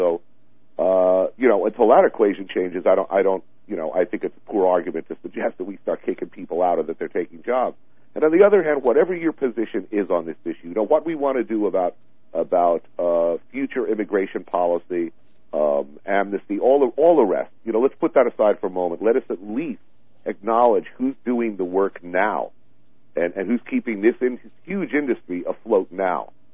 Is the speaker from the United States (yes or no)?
yes; New York, United States; I mean, I'm a New Yorker. I look at the Statue of Liberty all the time.